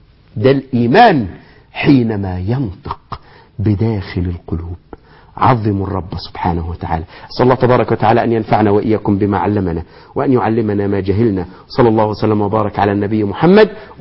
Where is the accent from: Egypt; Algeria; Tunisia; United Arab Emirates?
Egypt